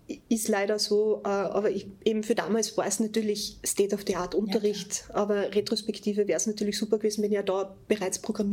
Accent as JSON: {"language": "German", "region": "Carinthia", "country": "Austria", "said": "Also ich bin ursprünglich aus Kärnten."}